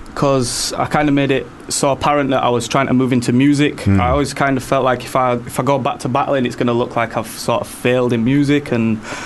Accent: Bradford, Yorkshire and the Humber, United Kingdom; Yeah. Still live there. Lived there all my life, yeah.

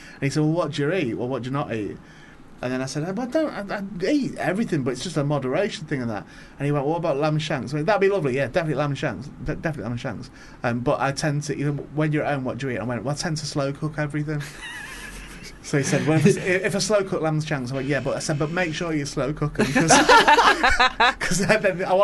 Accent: St Helens, North West England, United Kingdom; also born or lived in Warrington; My accent's a real mismatch. Because I was born in Warrington, and I also am from St. Helens because I'm Northwest

